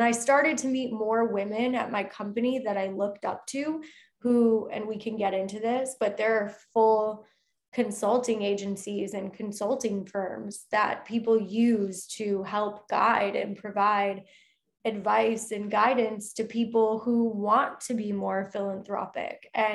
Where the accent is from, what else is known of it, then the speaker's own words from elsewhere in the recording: Michigan, United States; moved away as an adult; I moved from Michigan and I was 18 years old and I was full-time at NYU for musical theater.